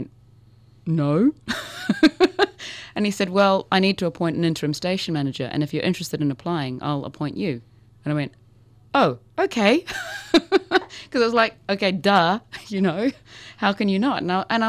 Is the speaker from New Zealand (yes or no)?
yes; New Zealand; I was away from New Zealand from 85 to 87, and when I came back to go to university